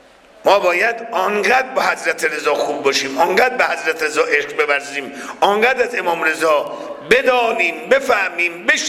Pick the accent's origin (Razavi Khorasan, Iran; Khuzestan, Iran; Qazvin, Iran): Razavi Khorasan, Iran; Mashhad; وقتی میری تو مسافرت ها مردم شهرهای دیگر تا میفهمن ما اهل مشهدیم